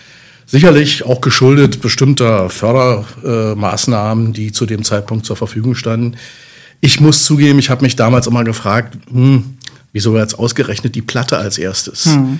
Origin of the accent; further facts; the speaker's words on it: Magdeburg, Saxony-Anhalt, Germany; meine Heimatstadt ist Magdeburg